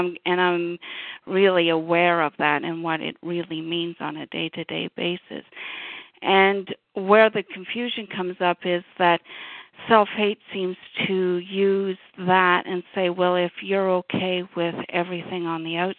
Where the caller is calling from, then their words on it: Canada; I'm calling from Canada.